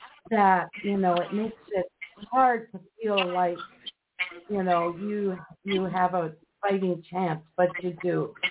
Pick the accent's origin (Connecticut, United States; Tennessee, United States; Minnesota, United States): Minnesota, United States; I mean, we're from Minnesota, so we're up the street from you.